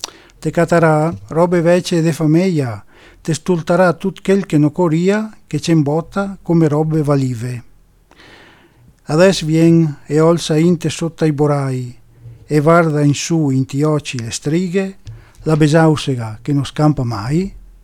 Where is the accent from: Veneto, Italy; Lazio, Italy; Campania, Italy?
Veneto, Italy; Agordo; sono di Agordo